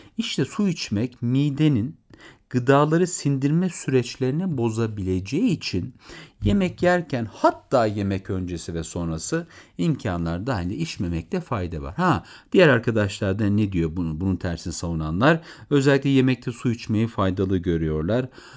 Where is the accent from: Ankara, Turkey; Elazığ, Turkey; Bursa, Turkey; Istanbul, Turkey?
Ankara, Turkey; Beypazarı; Ben Beypazarlıyım, Ayaş bize çok yakındır.